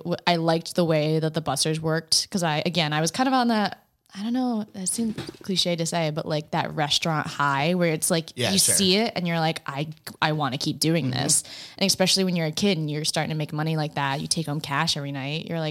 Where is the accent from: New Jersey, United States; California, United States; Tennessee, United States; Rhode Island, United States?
Rhode Island, United States; Warwick; cause I grew up in Warwick and then my parents moved to South Kingstown.